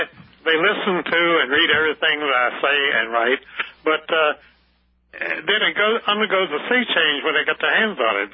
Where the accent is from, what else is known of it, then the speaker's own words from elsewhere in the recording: Virginia, United States; In fact, I'm in trouble right here in Virginia, my home state